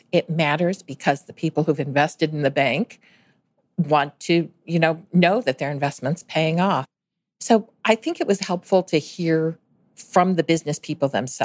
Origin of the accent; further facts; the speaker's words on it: St. Louis, Missouri, United States; I grew up in St. Louis, Missouri, and had an opportunity to go back to St. Louis to work